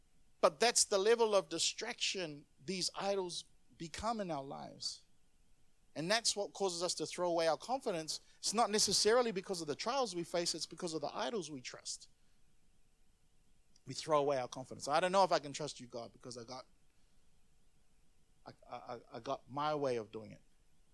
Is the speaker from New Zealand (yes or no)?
yes; New Zealand; as soon as they would find out that I'm a Kiwi, they would assume that I'm Maori